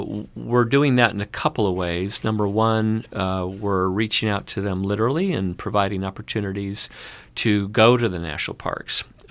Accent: Tucson, Arizona, United States; I grew up in Tucson, and very fortunate to grow up in an area of Tucson that was pretty wild. We were sort of on the edge of town at that time

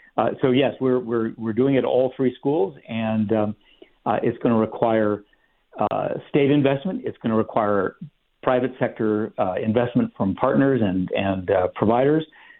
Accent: Tucson, Arizona, United States; I mean, I grew up in Tucson, and at a time when, boy, everything was defined by the rivalries between the campuses

